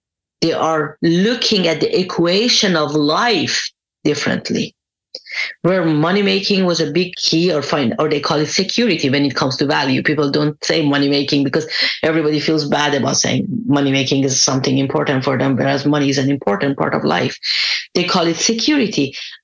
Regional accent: Iran; English is a second language; I'm originally from Iran

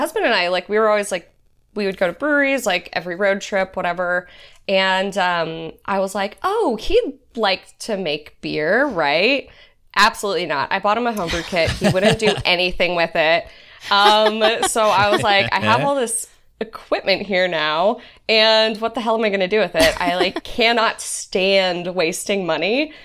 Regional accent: Tampa, Florida, United States; I actually only went there. I'm from Florida. So, like, we went to school in St. Augustine.

